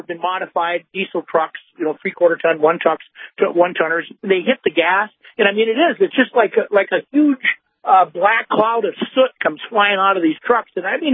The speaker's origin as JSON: {"language": "English", "town": "Minot", "region": "North Dakota", "country": "United States", "said": "I'm from Minot. I was driving down Broadway"}